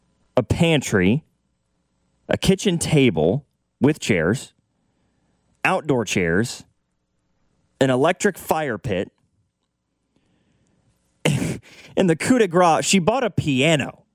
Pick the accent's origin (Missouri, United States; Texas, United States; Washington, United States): Missouri, United States; Lawson; I grew up in the metro. I didn't grow up like in Kansas City city limits by any stretch. I grew up in Lawson, Missouri.